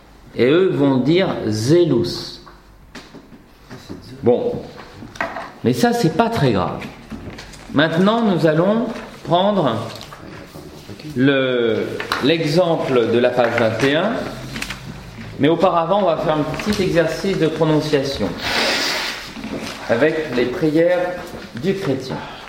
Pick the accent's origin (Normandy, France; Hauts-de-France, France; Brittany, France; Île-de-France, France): Île-de-France, France; Paris; born there; J'ai un nom du Sud, je suis né à Paris, mais c'est comme ça.